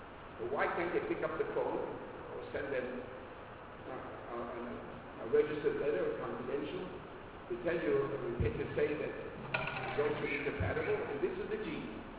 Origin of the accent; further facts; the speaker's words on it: United States; I like to boast that I'm a real Yankee, I'm an American.